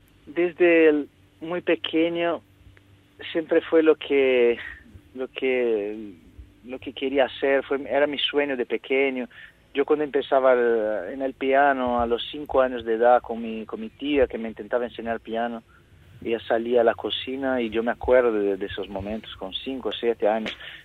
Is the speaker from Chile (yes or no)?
no; Brazil; Spanish is a second language; moved away as an adult; now in Spain; Yo soy un artista brasileño, yo he vivido hasta mis 22 años en Brasil.